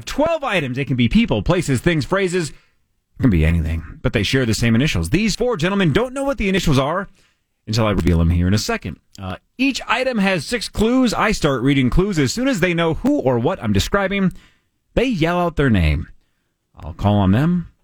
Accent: Minnesota, United States; Right. And because we're from Minnesota

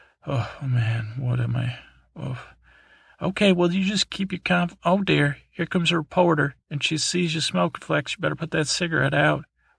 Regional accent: the South, United States; I did not feel comfortable as a Southerner, portraying a Southerner as a victim

